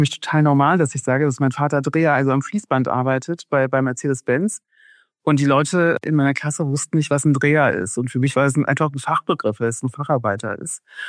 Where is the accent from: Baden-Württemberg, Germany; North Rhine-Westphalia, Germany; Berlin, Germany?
Berlin, Germany; Ich bin in West-Berlin aufgewachsen, wie du es so schön gesagt hast, in den 70ern. Und meine Eltern, also mein Vater kam als Gastarbeiter her, er war einer der Ersten. Das war 64, glaube ich.